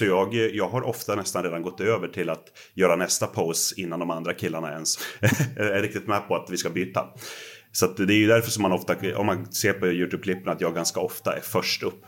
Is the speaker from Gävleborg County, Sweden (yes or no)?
yes; Gävle, Gävleborg County, Sweden; ett annat lag i samma stadsdel i Gävle där jag kommer ifrån